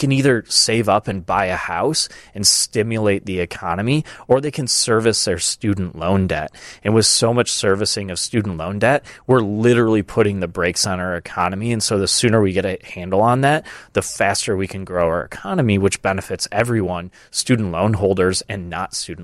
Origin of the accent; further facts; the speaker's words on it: Michigan, United States; I grew up in rural Michigan, and my joke is that my hometown had half as many people as the Merchandise Mart has people walking in and out of their doors every day. It's 5,000 people, very small, lots of corn everywhere.